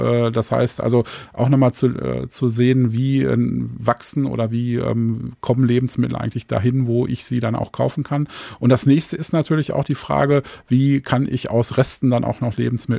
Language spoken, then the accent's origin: German; North Rhine-Westphalia, Germany; born there; Ich bin im Sauerland geboren.